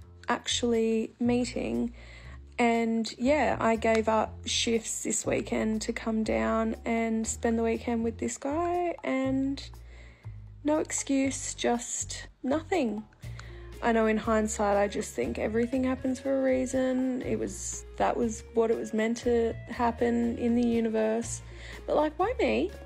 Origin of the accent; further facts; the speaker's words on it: Melbourne, Victoria, Australia; now in Gold Coast, Australia; I live in Queensland on the Gold Coast. I'm originally from Melbourne, so my family's in Melbourne.